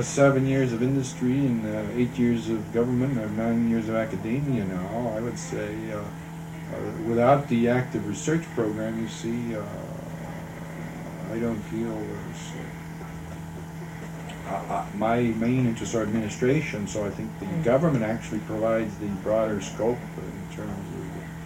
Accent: Wilkes-Barre, Pennsylvania, United States; All right, well, I was born in Pennsylvania, near Wilkes-Barre, and went to school there and to Bucknell Junior College in Wilkes-Barre for my first 2 years

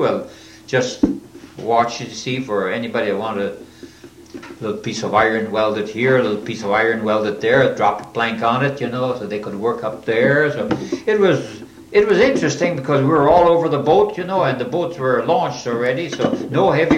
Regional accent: New Franken, Wisconsin, United States; Well, yes, I was from halfway between Champion and New Franken.

